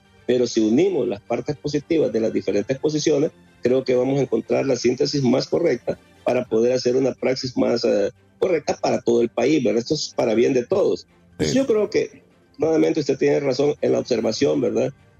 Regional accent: Honduras; como hondureños estamos viviendo en una sociedad bastante polarizada.

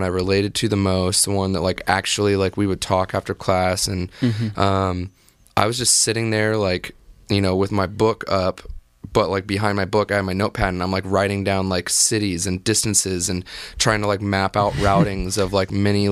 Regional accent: Dayton, Ohio, United States; moved away; You know, I am a kid from Dayton, Ohio.

